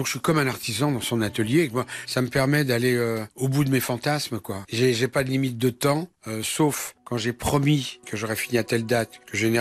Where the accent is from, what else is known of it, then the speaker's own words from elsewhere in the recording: Nogent, France; c'est un coin que je connaissais très très bien, puisque j'ai été élevé, moi, à Nogent.